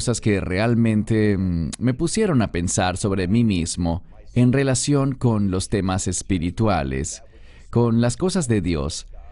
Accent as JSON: {"language": "Spanish", "town": "Chicago", "region": "Illinois", "country": "United States", "tie": "born or raised there", "also_born_or_lived": "Atlanta", "said": "Así que yo crecí realmente en el área de Chicago, pero nací y estuve por algún tiempo, muy poco tiempo, en Atlanta, Georgia."}